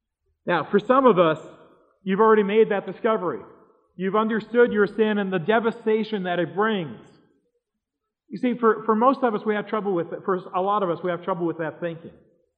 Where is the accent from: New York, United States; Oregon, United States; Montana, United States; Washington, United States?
New York, United States; New York City; Now, I grew up in New York City, just a little bit south of Harlem